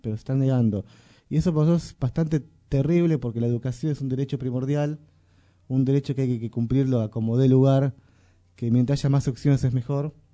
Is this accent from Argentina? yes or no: yes; Merlo, Buenos Aires Province, Argentina; Porque nosotros somos de Merlo, ¿no?